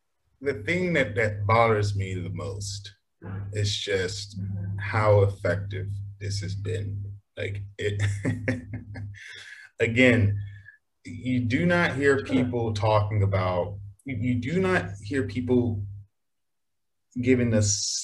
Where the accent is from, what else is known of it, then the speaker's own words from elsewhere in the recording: Texas, United States; Oh, and I can't go without talking about my home state. You're from New York, but even you know, remember the Alamo, right?